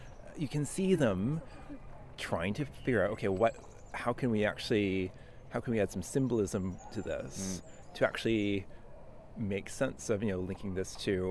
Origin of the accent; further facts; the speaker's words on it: Canada; I'm from Canada, so I grew up hearing French as well as English.